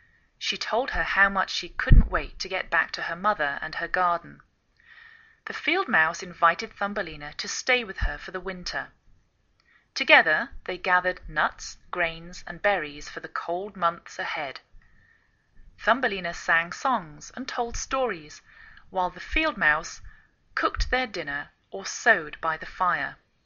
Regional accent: England, United Kingdom; now in United States

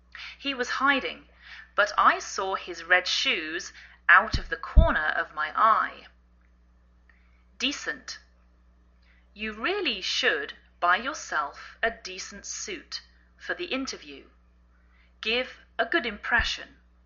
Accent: England, United Kingdom; now in United States

